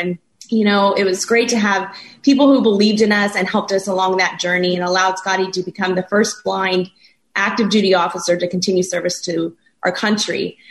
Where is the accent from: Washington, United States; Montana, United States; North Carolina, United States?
Washington, United States; You know, I'm actually a small town farm girl born and raised in Washington State